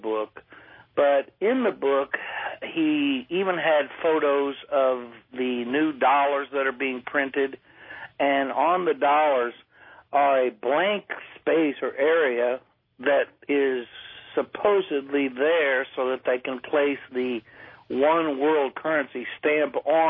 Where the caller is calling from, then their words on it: Guadalajara, Jalisco, Mexico; English is a second language; Guadalajara, Mexico.